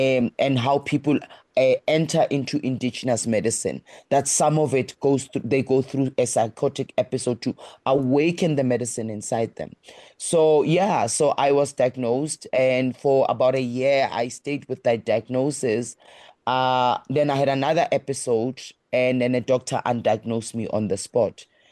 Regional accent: Alexandra, Gauteng, South Africa; I grew up in Alexandra Township, and I knew that I can break free from, you know, the poverty cycle.

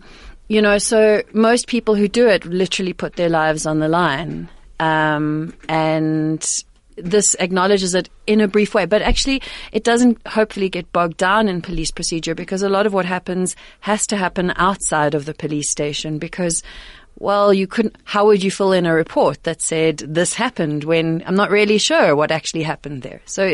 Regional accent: Johannesburg, Gauteng, South Africa; the kinds of stories I grew up reading growing up in Johannesburg, stories in magazines, but also the types of how we were taught history. Growing up as a white South African during apartheid

